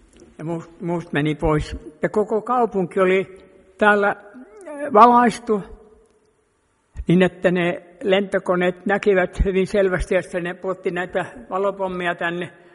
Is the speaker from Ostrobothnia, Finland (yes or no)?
yes; Jakobstad, Ostrobothnia, Finland; born there; Minähän olen syntynyt täällä Pietarsaaressa